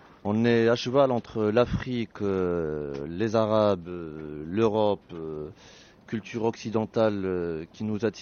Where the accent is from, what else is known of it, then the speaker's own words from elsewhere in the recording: Morocco; Et nous, on est des Marocains